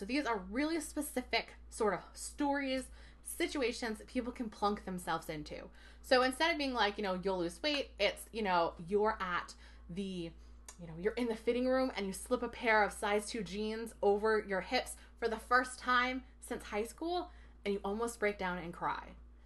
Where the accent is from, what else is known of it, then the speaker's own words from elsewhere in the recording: New England, United States; like awesome or cool or totally or wicked because I'm from New England.